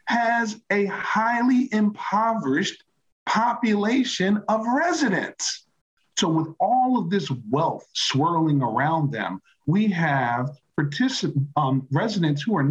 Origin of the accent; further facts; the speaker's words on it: Philadelphia, Pennsylvania, United States; So I'm born and raised in Philadelphia, so I'm proud of Philadelphia.